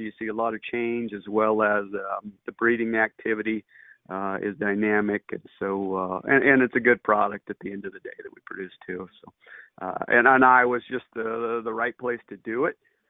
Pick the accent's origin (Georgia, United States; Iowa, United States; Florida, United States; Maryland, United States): Iowa, United States; But I'm from Wapello County, I actually reside there as well now.